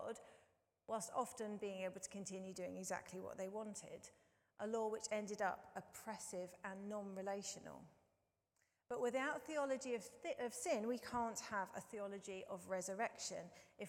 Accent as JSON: {"language": "English", "country": "United Kingdom", "said": "something we'd rather not think about because we're British."}